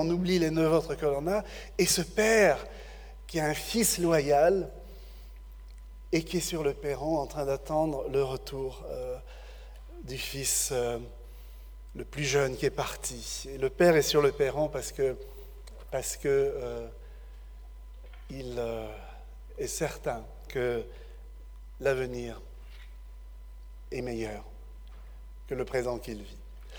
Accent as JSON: {"language": "French", "country": "France", "said": "je viens de France"}